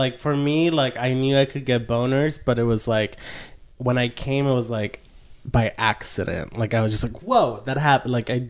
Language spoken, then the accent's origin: English; Mexico; I grew up in Mexico